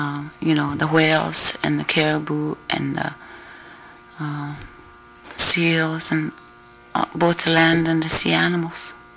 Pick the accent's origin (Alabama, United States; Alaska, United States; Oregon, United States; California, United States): Alaska, United States; Point Hope; I was born and raised in Point Hope. I went to elementary school here. I went to high school at Mount Edgecombe.